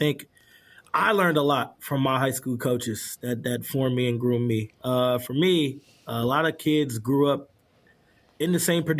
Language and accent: English; Vallejo, California, United States; now in Benicia, United States; I'm back in my own community now, literally 10 minutes away from my hometown in Vallejo out here in Benicia